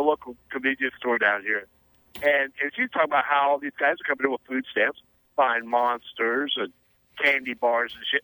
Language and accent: English; California, United States; now in Coos Bay, United States; And, you know, I'm a refugee from California. I've been up here 4 years here in Coos Bay.